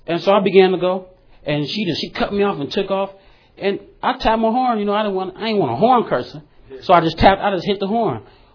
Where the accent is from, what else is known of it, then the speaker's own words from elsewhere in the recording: Chicago, Illinois, United States; Because for me, I grew up in Chicago, and therefore, I was desensitized toward homeless.